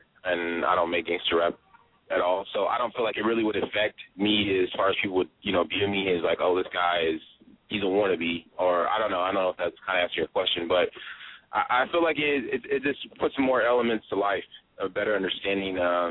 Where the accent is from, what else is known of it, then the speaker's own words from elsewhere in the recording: Bakersfield, California, United States; I'm originally from Bakersfield. I moved to Orange County when I was 10 to, like, Dana Point, San Juan Capistrano and then Dana Point